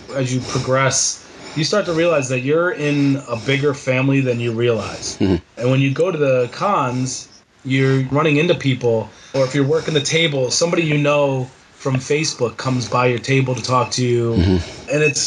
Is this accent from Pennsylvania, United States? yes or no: yes; Philadelphia, Pennsylvania, United States; now in Boston, United States; It's my hometown. It's where I was born and raised. So I have family there. And then, of course, Boston is where I'm living now.